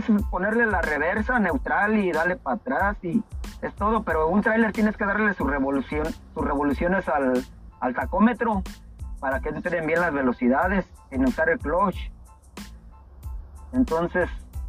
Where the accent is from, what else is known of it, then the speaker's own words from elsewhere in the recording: Morelia, Michoacán, Mexico; now in United States; yo soy de Morelia, Michoacán.